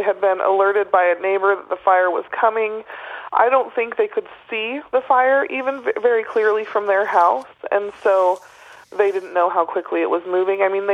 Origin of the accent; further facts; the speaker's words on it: Redwood Valley, California, United States; Yeah, I grew up in Redwood Valley along with my sister. My parents have been in the community for about 45 years. It's very small.